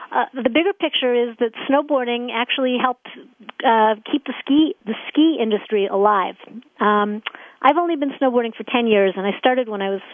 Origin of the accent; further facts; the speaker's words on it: Massachusetts, United States; now in New York, United States; I'm calling you from New York. I grew up in Massachusetts, but my mom is from Cincinnati.